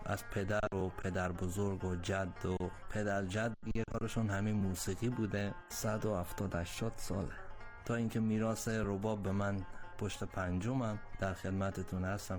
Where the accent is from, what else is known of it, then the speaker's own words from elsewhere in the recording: Iran; also born or lived in Herat, Afghanistan; من در هرات به دنیا آمدم سال 1302. 43 سال عمرمه. بزرگ شدم در ایران. فکر میکنم سال 76 بود ما آمدیم ایران.